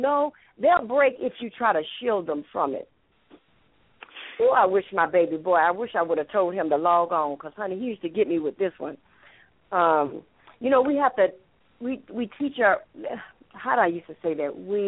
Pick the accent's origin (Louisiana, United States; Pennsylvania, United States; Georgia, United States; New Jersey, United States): Georgia, United States; Atlanta; Now, remember, I come from Atlanta.